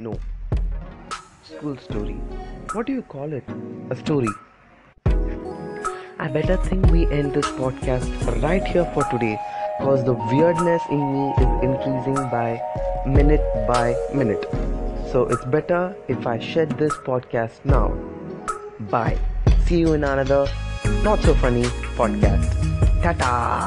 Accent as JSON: {"language": "English", "country": "India", "accent": "Indian", "said": "So in case we are making fun of my Indian accent, which most of you guys did on YouTube, remember this. India is running the software of tomorrow on the hardware of yesterday."}